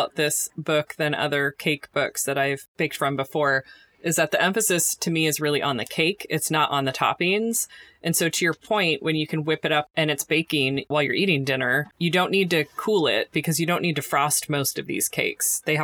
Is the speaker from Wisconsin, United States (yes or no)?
no; Portland, Oregon, United States; We are home cooks from Portland, Oregon.